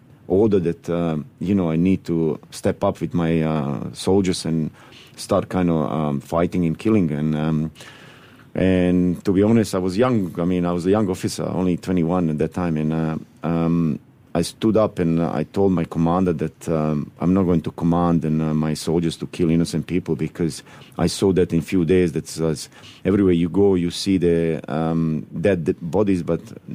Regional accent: Bosnia & Herzegovina; moved away as an adult; I was transferred back to my command in a camp in my hometown in Bosnia

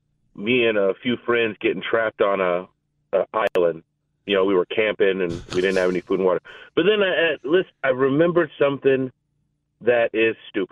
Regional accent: Oregon, United States; I grew up in Oregon, and there's a lot of dams.

